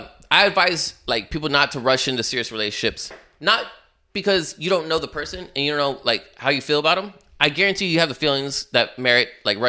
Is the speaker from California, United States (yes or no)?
yes; East Los Angeles, California, United States; I'm from East Los. Like, yeah, I speak Spanish."